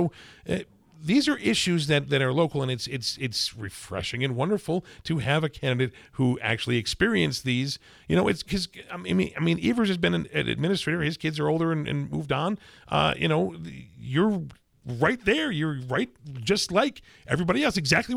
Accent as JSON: {"language": "English", "region": "New Hampshire", "country": "United States", "tie": "born or raised there", "said": "Hey, listen, I grew up in New Hampshire."}